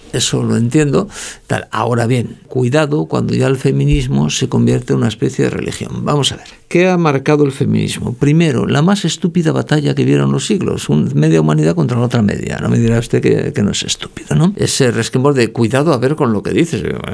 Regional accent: Oviedo, Asturias, Spain; Yo soy de Oviedo, nací en un barrio no precisamente de lujo

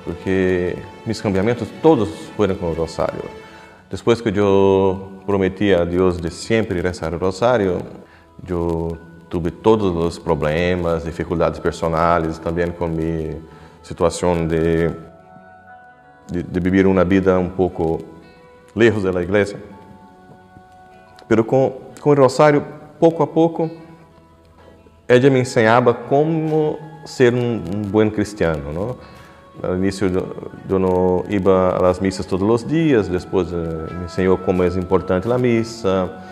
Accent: Brazil; Spanish is a second language; moved away as an adult; now in Rome, Italy; soy brasileño. Hace 5 años que llegué a Roma.

